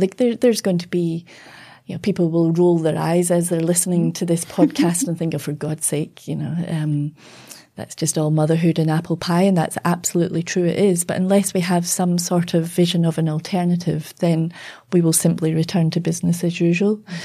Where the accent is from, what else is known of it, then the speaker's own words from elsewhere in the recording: United Kingdom; growing up in Britain, you know, in the 70s, early 80s.